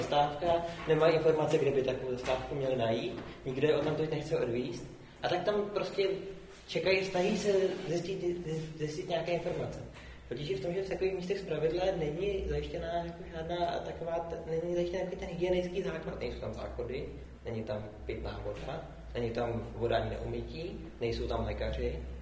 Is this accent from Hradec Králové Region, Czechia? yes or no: no; Prague, Czechia; malé městečko říkám, jako Pražák